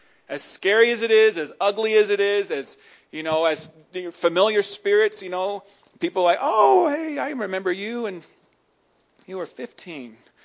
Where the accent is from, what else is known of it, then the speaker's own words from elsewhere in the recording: Mammoth Lakes, California, United States; Because I grew up in Mammoth.